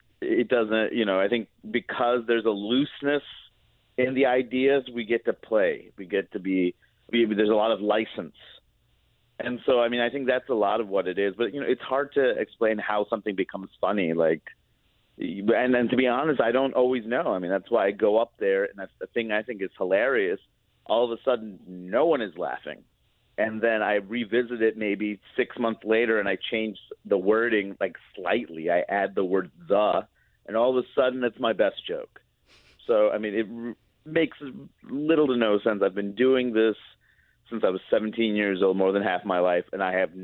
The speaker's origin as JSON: {"language": "English", "region": "East Coast", "country": "United States", "tie": "born or raised there", "said": "Growing up in the East Coast, I think, tends to, you know, I grew up in a snapping culture"}